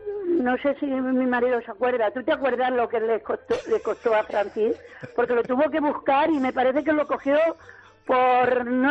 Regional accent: Albacete, Castilla-La Mancha, Spain; que yo soy de Albacete

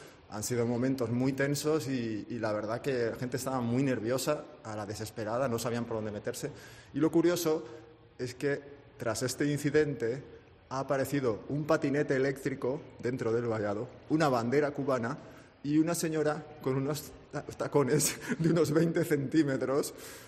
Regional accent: Ayora, Valencian Community, Spain; Yo he sido corredor de encierros desde pequeño en mi pueblo, en Ayora, en Valencia, un pueblo con mucha tradición taurina

